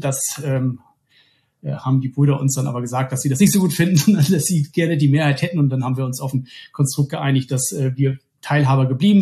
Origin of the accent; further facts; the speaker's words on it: Bremen, Germany; now in Hamburg, Germany; ich bin zurück aus dem Ruhrgebiet, ich komme ursprünglich aus Bremen, zurück in den Norden